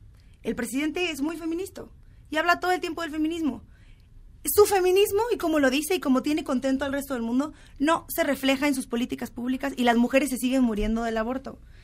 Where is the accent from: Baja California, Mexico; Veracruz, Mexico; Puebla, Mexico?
Baja California, Mexico; Yo soy de Baja California.